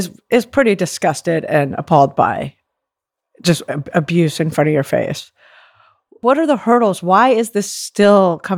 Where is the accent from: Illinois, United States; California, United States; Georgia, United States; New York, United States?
New York, United States; now, as a New Yorker, and so this is coming very much from a bubble